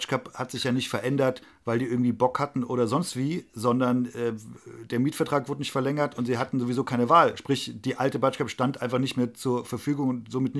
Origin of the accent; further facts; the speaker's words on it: Frankfurt, Hesse, Germany; Ich bin in Rödelheim aufgewachsen, die ersten 30 Jahre meines Lebens. Und Rödelheim ist super und hat halt Ewigkeiten so ein Schattendasein irgendwie gefristet innerhalb von Frankfurt.